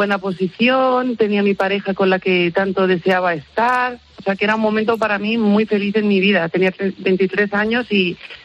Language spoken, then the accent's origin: Spanish; Barcelona, Catalonia, Spain; born there; me fui a uno de los hospitales de referencia de Barcelona, uno privado, donde yo nací